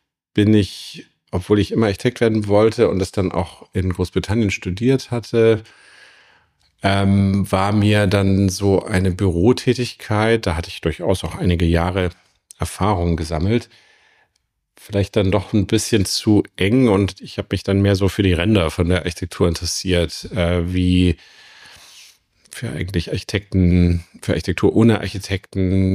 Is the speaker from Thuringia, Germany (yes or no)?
yes; Jena, Thuringia, Germany; Ich bin aber in der DDR aufgewachsen, in Jena.